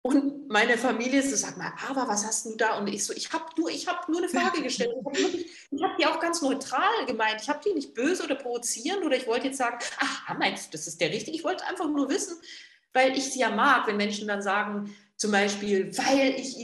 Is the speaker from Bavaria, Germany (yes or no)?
yes; Bavaria, Germany; born there; ich muss mich mal daran erinnern, weil ich bin ja in Bayern geboren, da sagt man der Butter.